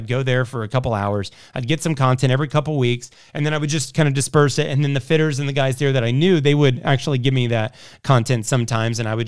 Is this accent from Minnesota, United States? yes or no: no; Indianapolis, Indiana, United States; And then I'm from Indianapolis.